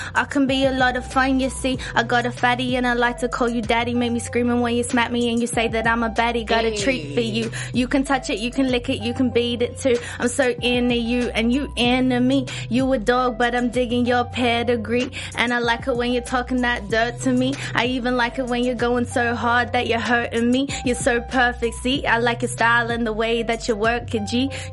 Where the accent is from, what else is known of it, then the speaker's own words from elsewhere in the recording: Brisbane, Queensland, Australia; also born or lived in Melbourne; now in Los Angeles, United States; I mean, where I grew up in Brisbane, I didn't get much love, but last year I lived in Melbourne, Australia.